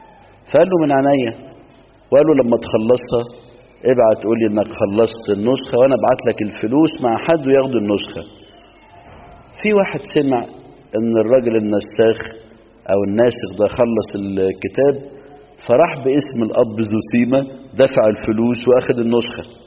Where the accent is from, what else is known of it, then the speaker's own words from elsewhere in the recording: Minya, Minya Governorate, Egypt; وبدأ يحصل عندنا في المنيا على الكورنيش